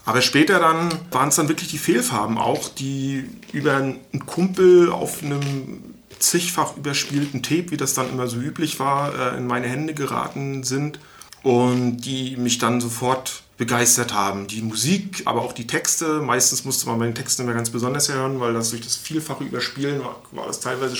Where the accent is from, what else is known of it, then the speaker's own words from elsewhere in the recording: Northern Germany, Germany; als Norddeutscher bin ich ja, was Altbier anbelangt, völlig ahnungslos.